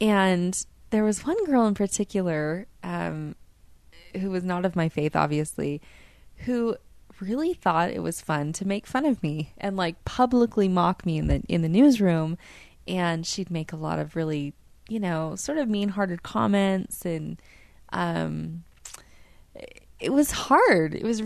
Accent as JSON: {"language": "English", "region": "Utah", "country": "United States", "tie": "born or raised there", "said": "my next station, also not in my home state of Utah"}